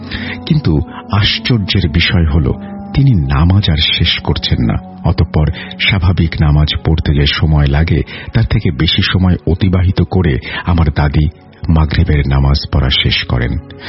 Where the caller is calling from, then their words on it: Naldanga, Rajshahi Division, Bangladesh; নাটোর জেলার নলডাঙ্গা উপজেলার সেনভাগ লক্ষ্মীকোল গ্রাম থেকে বলছি।